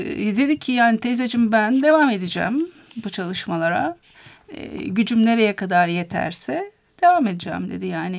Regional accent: Manisa, Turkey; Mesela Manisa'da doğdum, büyüdüm.

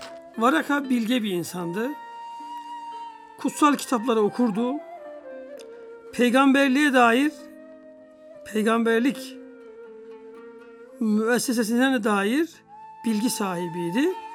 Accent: Sivas, Turkey; Bizim bendeniz de acizane Anadolu'nun tabiri caizse ortasından Sivas'tan bir kardeşiniz olarak bizim oralarda bir adet vardır.

